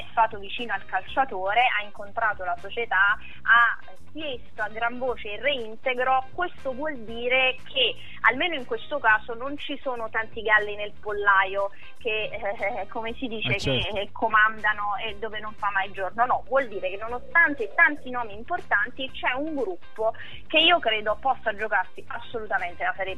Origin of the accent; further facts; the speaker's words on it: Salerno, Campania, Italy; io sono di Salerno, tifo per la Salernitana